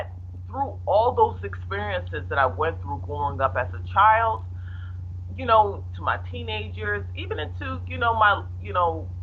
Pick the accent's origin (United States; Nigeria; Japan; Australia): Nigeria; I mentioned myself as Nigerian, and then a person was like, oh, she's a powerhouse, a Nigerian powerhouse.